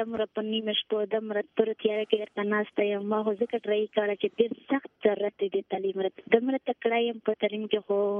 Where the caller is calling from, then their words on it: Spin Wam, Khyber Pakhtunkhwa, Pakistan; دې ته وشایې سپین وام